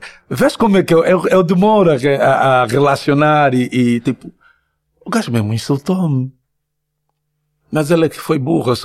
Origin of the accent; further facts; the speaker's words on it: Luanda, Angola; Eu sou de Luanda, meu. Cresci na banda.